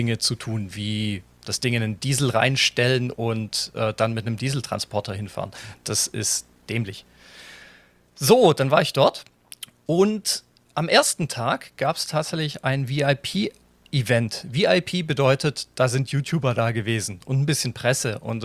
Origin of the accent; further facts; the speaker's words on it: Germany; ich komme nicht aus Wien, mir kann es ja eigentlich wurscht sein, als Piefke sowieso, gleich zweimal.